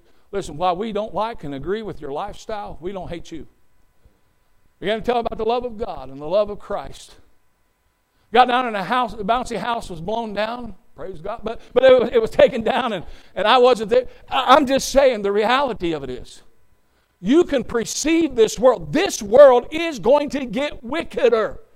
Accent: Ohio, United States; I'm from Ohio. And from Ohio, I was raised, you know, on the country, in the farm.

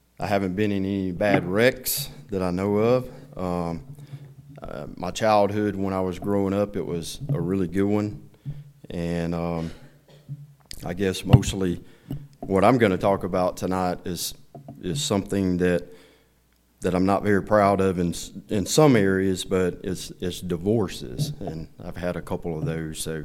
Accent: Paul, Alabama, United States; also born or lived in Evergreen, Alabama; So, I was born in Evergreen, Alabama in 1961. I'm getting old like Brother Gene, but I grew up in a little community called Paul, Alabama.

